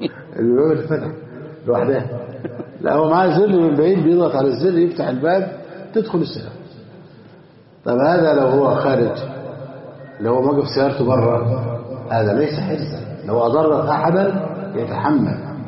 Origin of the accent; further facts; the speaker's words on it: Egypt; عندنا في مصر